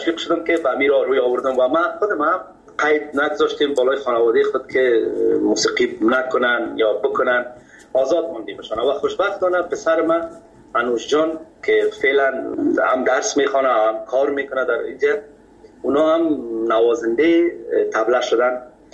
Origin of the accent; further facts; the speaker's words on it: Kabul, Afghanistan